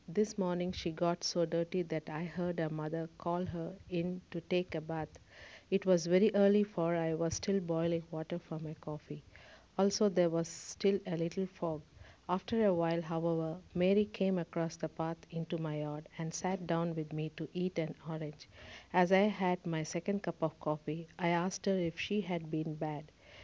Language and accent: English; Chennai, Tamil Nadu, India; first language Tamil; English is a second language; moved away as an adult; now in Dallas, United States; I come from India, and the city is Madras, which is in Tamil Nadu, one of the states in India. My language is Tamil. And before coming to Dallas, I was working as a teacher in India